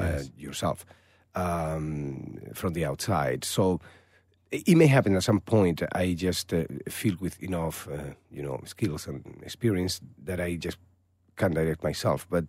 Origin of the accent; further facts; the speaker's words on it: Malaga, Andalusia, Spain; Picasso was born in my hometown in Malaga.